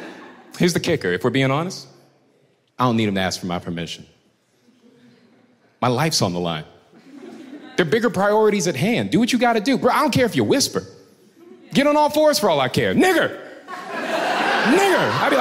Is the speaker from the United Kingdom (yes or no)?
no; Tampa, Florida, United States; When I was a kid, when I was 7, right? I grew up in Tampa.